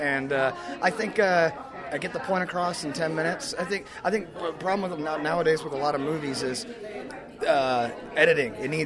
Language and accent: English; Kansas, United States; now in Las Vegas, United States; I'm actually from Kansas, but all my stuff is in Vegas right now, so yeah.